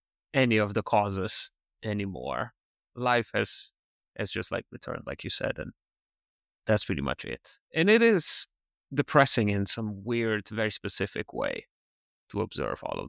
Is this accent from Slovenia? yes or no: yes; Slovenia; I asked that because my home country of Slovenia faced some devastating floods last year. It was the first time. I'm almost 40 years old, but it never happened before